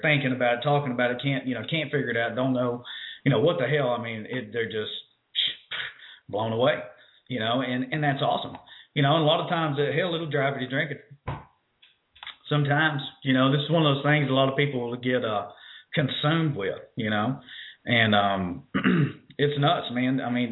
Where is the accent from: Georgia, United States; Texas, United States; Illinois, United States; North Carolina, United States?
Texas, United States; Lubbock; You know, I remember a time back in my hometown of Lubbock, Texas.